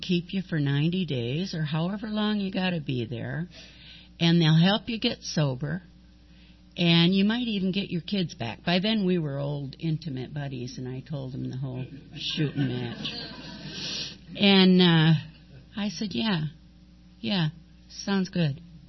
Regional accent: Long Beach, California, United States; But I wouldn't have had a place to go anyway because I was from Long Beach.

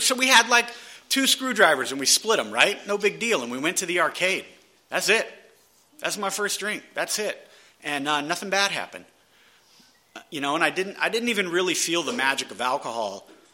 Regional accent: San Diego, California, United States; I grew up down in Ocean Beach on the seawall, you know, pounding 40s and hanging out with the skate kids

